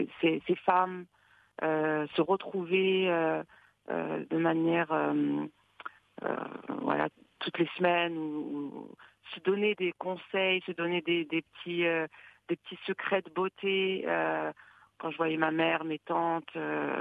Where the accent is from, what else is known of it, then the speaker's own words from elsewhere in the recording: Morocco; moi, je suis berbère, je suis le Hajj, je viens du sud du Maroc.